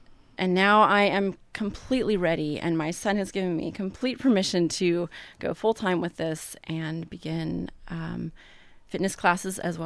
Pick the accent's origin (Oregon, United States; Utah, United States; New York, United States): Oregon, United States; Coos Bay; I grew up in Coos Bay, Oregon, and I just love the coast and have lived in Oregon my whole life, several different cities for different colleges and what have you